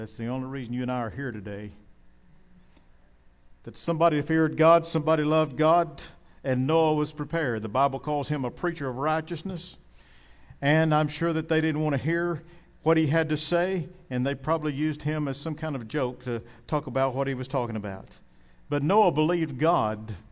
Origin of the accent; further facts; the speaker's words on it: Waco, Texas, United States; born there; right there, Waco, Texas. I am a Texan. I am an American.